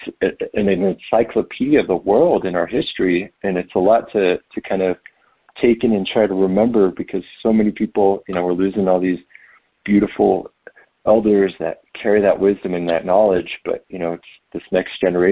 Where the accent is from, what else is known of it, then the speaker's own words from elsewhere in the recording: Colorado Plateau, United States; we come from the Colorado Plateau. You know, we're children, youth of this region